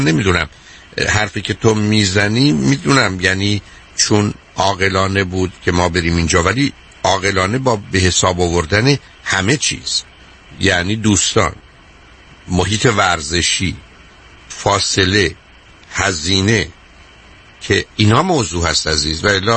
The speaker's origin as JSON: {"language": "Persian", "country": "Iran", "said": "به نام وقتی هم که من ایرانی هستم برای یه عدهشون مسخره است"}